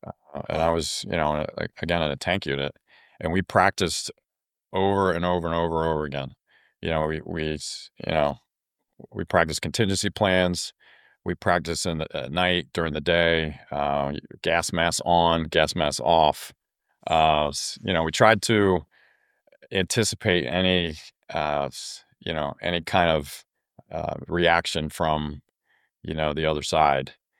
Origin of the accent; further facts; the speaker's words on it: West Chester, Pennsylvania, United States; I grew up in Westchester, PA, which is right outside of Philadelphia.